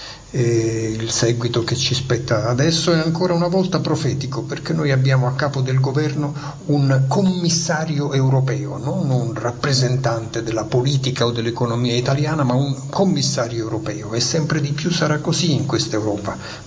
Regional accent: Naples, Campania, Italy; c'entra il fatto che vengo da Napoli, c'entra il fatto nella mia narrativa che sono un lettore non credente di scrittura sacra

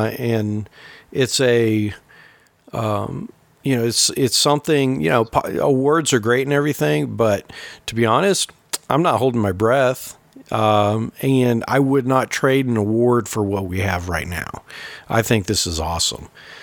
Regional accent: West Coast, United States; growing up on the West Coast, you know, we had our sunsets over the water.

